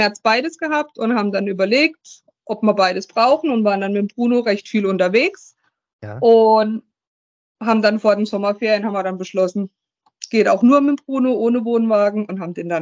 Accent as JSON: {"language": "German", "town": "Kehl", "region": "Baden-Württemberg", "country": "Germany", "said": "wir sind aus Kehl, das ist an der Grenze zu Straßburg."}